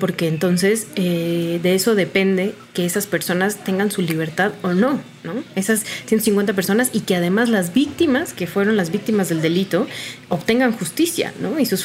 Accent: northern Mexico, Mexico; yo que soy norteña es como, ah, pues que se jodan, mientras no sea yo

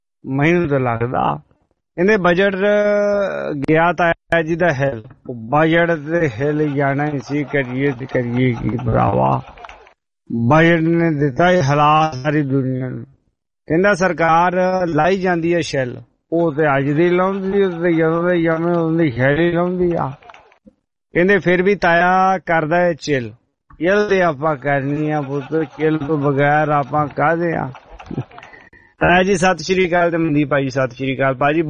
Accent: Durangla, Punjab, India; now in Austria; ਪੰਜਾਬ ਚ ਮੇਰੇ ਪਿੰਡ ਦਾ ਨਾਮ ਹੈਗਾ ਜੀ ਦੁਰੰਗਲਾ। ਹਾਂ ਦੁਰੰਗਲਾ, ਰੰਗਲਾ ਹੋਣਾ ਪੰਜਾਬ, ਇਹ ਪਾਕਿਸਤਾਨ ਬਾਰਡਰ ਦੇ ਕੋਲ ਆ ਜੀ, ਬਾਰਡਰ ਸਾਡੇ ਪਿੰਡ ਤੋਂ ਕਿਲੋ ਕੁ ਮੀਟਰ ਦੂਰ ਆ ਸਿਰਫ

